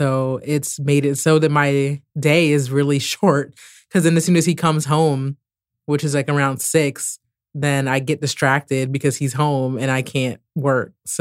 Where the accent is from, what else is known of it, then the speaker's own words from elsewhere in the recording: Maryland, United States; also born or lived in Morocco; I'm originally from the Maryland, D.C. area. I left in 2012 to go do the Peace Corps in Morocco. So I moved to a country that's a complete 180 from the United States.